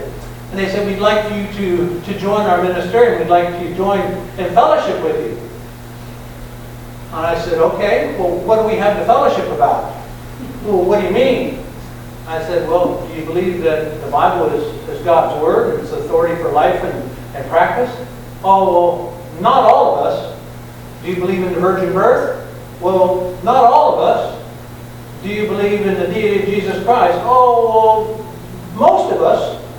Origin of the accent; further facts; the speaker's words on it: United States; Those are my people. I'm American.